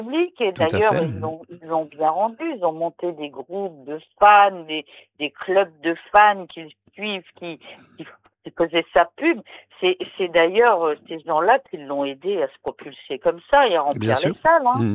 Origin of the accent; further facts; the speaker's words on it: France; en tant que Française